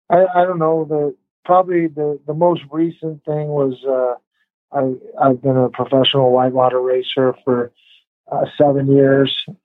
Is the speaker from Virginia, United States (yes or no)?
no; Portland, Oregon, United States; Well, I grew up near Portland and I trained in Portland